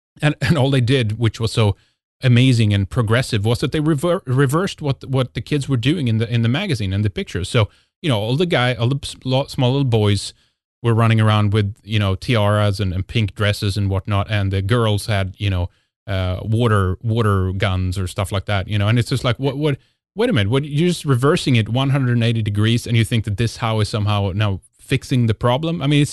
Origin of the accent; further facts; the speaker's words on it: Sweden; growing up in Sweden